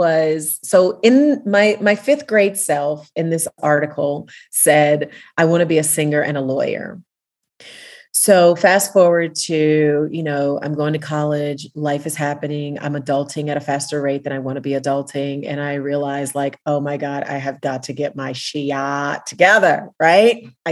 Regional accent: Tennessee, United States; It's really funny, you know, because when I grew up in a town that was about 45 minutes from Nashville, and then I ended up going to Belmont University.

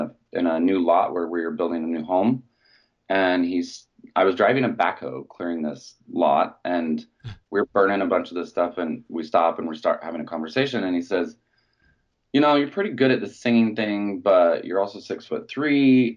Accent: Logan, Utah, United States; Yeah, I grew up in Logan, Utah.

